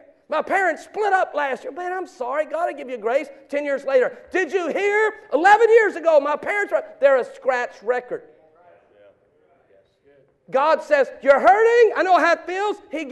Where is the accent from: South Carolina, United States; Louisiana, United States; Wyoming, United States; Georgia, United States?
Louisiana, United States; Baton Rouge; So I'm growing up in Baton Rouge, Louisiana. My dad's never home.